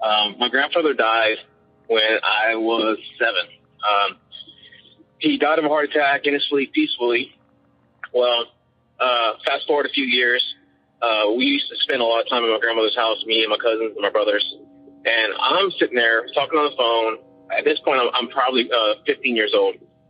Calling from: Lafayette, Louisiana, United States; I'm calling from Lafayette, Louisiana.

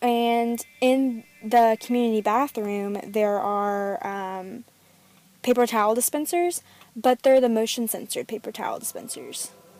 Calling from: Athens, Georgia, United States; I'm calling from Athens, Georgia.

